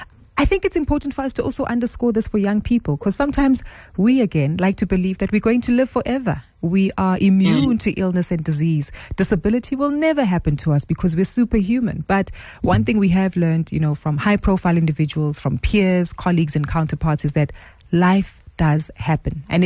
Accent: South Africa; they are helping us as South African citizens to better understand our financial behaviors, our nuances

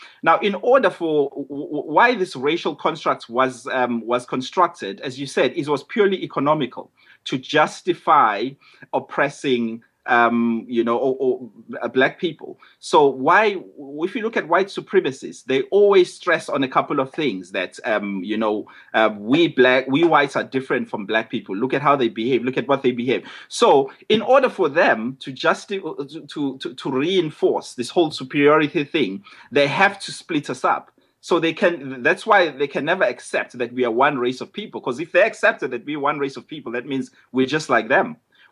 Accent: South Africa; because, you know, growing up in South Africa, you know, I did not want to, you know, to use my experience and to sort of tarnish her whole concept of race.

